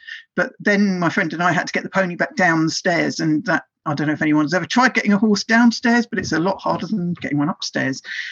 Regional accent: London, United Kingdom; And the estate where we lived was, I was among people that were from slum clearance from the East End of London. And I then moved to a very smart area where my accent was wrong.

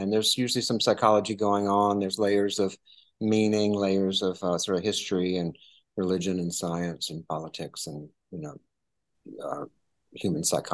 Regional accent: Georgia, United States; I'm from Georgia. So there's sort of a storytelling tradition, I think, you know. So I grew up in the church.

